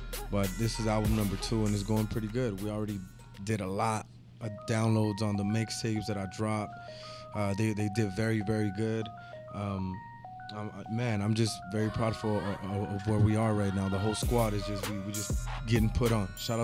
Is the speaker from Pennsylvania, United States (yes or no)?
no; Los Angeles, California, United States; I'm from Los Angeles, California.